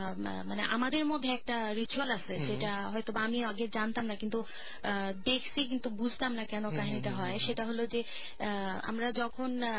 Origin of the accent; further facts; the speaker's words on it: Dinajpur, Rangpur Division, Bangladesh; আমার দেশের বাড়ি পিনাজপুরে, এবং আমার অ্যাকচুয়ালি আমরা এখন ওখানে থাকি, বাট বেসিক্যালি আমার বাবা গাইবান্ধা ডিস্ট্রিক্ট থেকে।